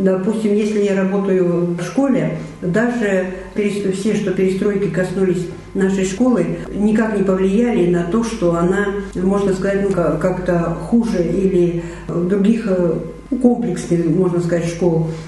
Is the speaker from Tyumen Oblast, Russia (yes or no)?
yes; Nikulino, Tyumen Oblast, Russia; Я родилась в Никулино, в Сладковском районе, в Тюменской области. Родилась, закончила школу в этом же селе. И получается, что училась в Галышманском педучилище и в Шимском институте, пединституте и приехала назад работать в свое родное село.